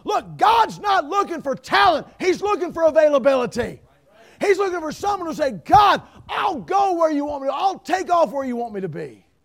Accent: Middletown, Ohio, United States; Guys, I'm a city kid. I grew up in Middletown, Ohio. Where's Middletown?

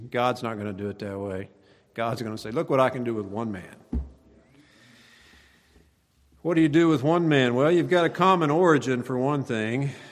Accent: Oklahoma, United States; I don't know. I'm from Oklahoma. Everybody jokes on Oklahomas.

